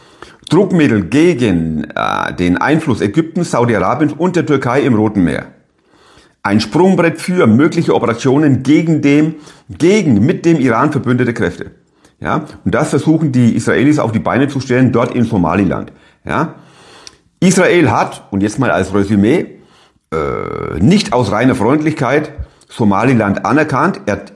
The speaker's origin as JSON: {"language": "German", "region": "Bavaria", "country": "Germany", "tie": "born or raised there", "said": "Ich kenne die Region, als wär's Oberfranken, meine Heimat, meine Originalheimat, ja?"}